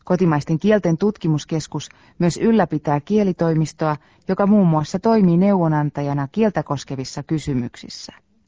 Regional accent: Turku, Southwest Finland, Finland; Aivan, vaikka mä oonkin Turusta kotosi.

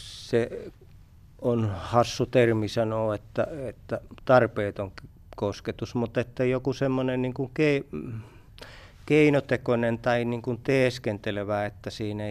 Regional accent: Kymenlaakso, Finland; mä oon Kymenlaaksosta kotoisin ja siis syntynyt 67 vuotta sitten.

